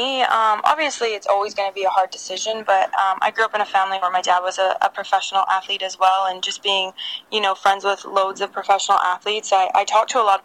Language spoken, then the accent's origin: English; Saskatchewan, Canada; being born and raised in Saskatchewan, it's not a soccer city.